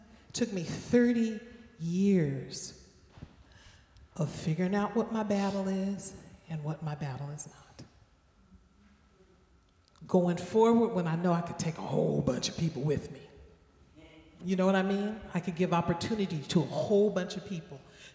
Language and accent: English; New Orleans, Louisiana, United States; I am still the great-great-granddaughter of a slave. I am still Native American. I am still Creole from New Orleans.